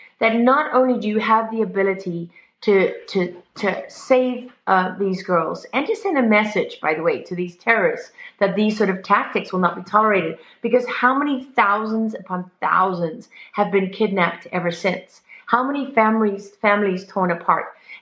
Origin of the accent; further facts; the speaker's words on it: South Africa; born there; I'm an African. I was born in South Africa. Now, people don't like me to say that because I'm white. And oh, no, you're not allowed to say that as a white person. But my mother and father were born in South Africa